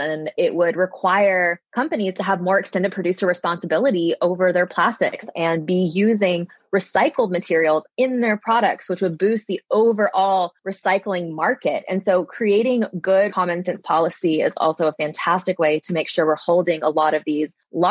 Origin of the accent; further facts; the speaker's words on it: Little Rock, Arkansas, United States; So I'm from Arkansas.